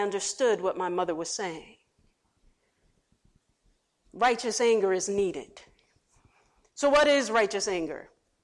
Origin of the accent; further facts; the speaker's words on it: Philadelphia, Pennsylvania, United States; When I was growing up in West Philadelphia, I grew up in West Philadelphia, Parkside.